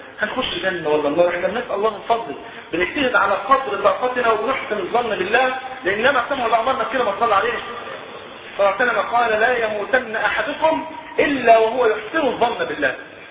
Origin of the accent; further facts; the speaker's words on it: Egypt; والحمد لله المواتير اللي عندنا في مصر شغاله تمام بفضل الله